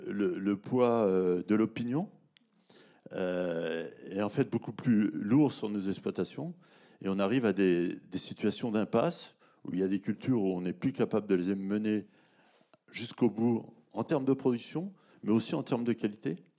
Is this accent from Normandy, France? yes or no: no; Centre-Val de Loire, France; Alors, comme on n'a déjà plus de forêt chez nous, en Beauce, on a relativement peu de forêt et peu de haies.